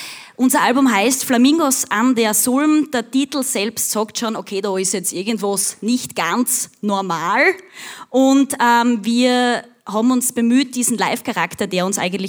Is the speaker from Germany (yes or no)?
no; Styria, Austria; Bei uns in der Oststeiermark, Südoststeiermark, wo wir eben herkommen, da sagt man eben Gschrems.